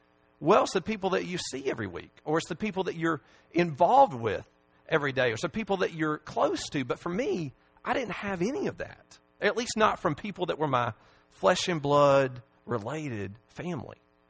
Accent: Huntsville, Alabama, United States; but I grew up in Huntsville, Alabama, and actually I lived there as long as I can remember, I was born there

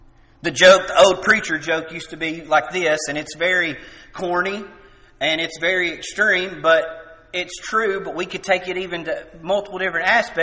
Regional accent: Tennessee, United States; I'm from Jackson County, so I can talk about this. This isn't me talking about somebody else's hometown.

